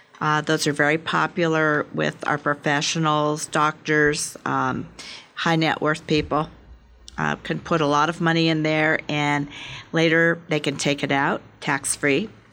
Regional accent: San Francisco, California, United States; I am from San Francisco personally, and I love it here.

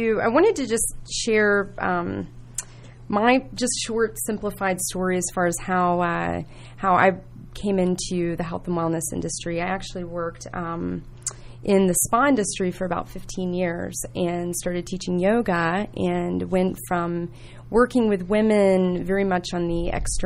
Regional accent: Atlanta, Georgia, United States; But I have five sisters, and we are all from Atlanta, Georgia, and … from Dunwoody.

